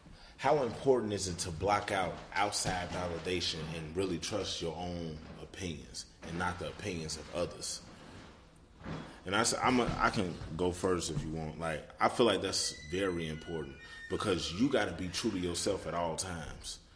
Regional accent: New York, United States; I'm from New York. I'm from New York.

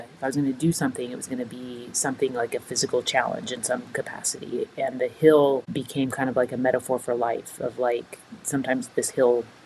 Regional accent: Friend, Nebraska, United States; So I grew up in Friend, which is 45 minutes from here. The small town kid that couldn't wait to get out kind of thing.

